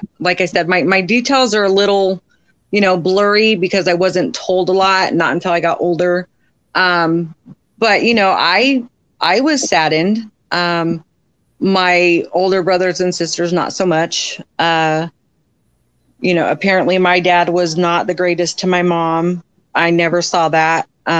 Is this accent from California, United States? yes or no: yes; Yuba City, California, United States; also born or lived in Santa Ana; So I was born in Santa Ana, California. I was raised in Yuba City, California. I am the baby of 5 children.